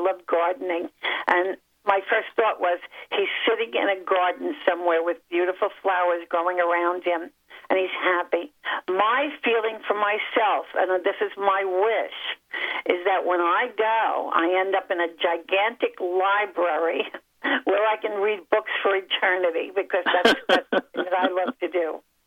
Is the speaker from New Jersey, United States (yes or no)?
yes; New Jersey, United States; moved away as an adult; Well, I grew up in Jersey and did not move to New York until I was in my very early 20s. When I got married, I moved over to New York.